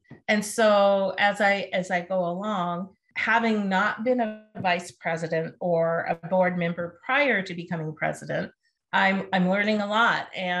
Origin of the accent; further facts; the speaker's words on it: Arizona, United States; while I grew up in Arizona and there's community colleges that have been part of our community forever